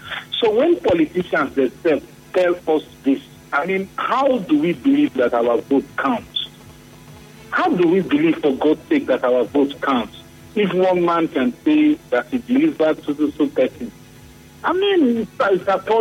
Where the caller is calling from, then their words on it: Port Harcourt, Rivers, Nigeria; calling from Port Harcourt.